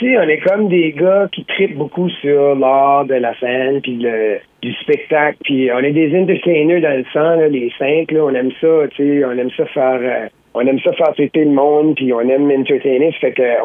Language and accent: French; New Brunswick, Canada; dans mon village natal